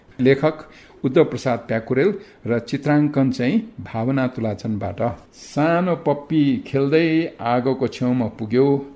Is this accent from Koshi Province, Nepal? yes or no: yes; Olangchung Gola, Koshi Province, Nepal; also born or lived in Taplejung; मेरो सम्पूर्ण बाल्यकाल म बिताउँदा मेरो आफ्नो गाउँ ताप्लेजुङको पनि विकट ओलाङचुङ गोलामा, जहाँ हामी कहाँ स्कुल नै थिएन है